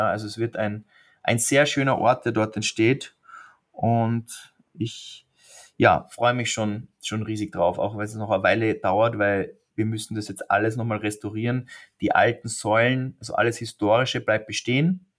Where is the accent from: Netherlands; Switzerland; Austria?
Austria; Aber ich bin halb Schotte, halb Österreicher, aber ich bin in Österreich aufgewachsen